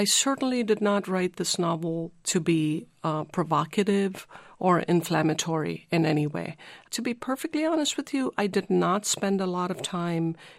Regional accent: India; moved away as an adult; now in United States; You know, it is an undeniable fact that I was born and lived in India until I was 21. But it is also true that I've spent my entire adult life in the United States.

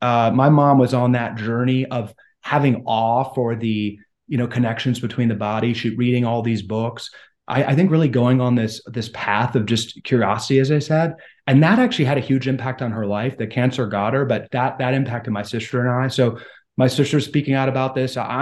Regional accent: Washington, District of Columbia, United States; I grew up very conservative in Washington, D.C., worked in conservative politics

